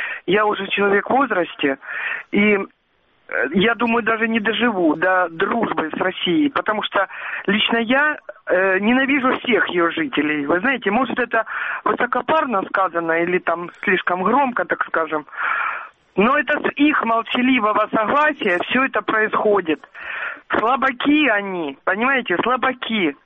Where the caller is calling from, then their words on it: Mariupol, Donetsk Oblast, Ukraine; Здравствуйте, я из Мариуполя.